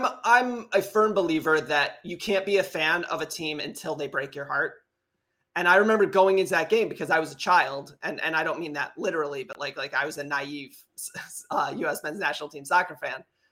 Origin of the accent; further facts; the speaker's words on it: Michigan, United States; So I think it's because we're both from Michigan.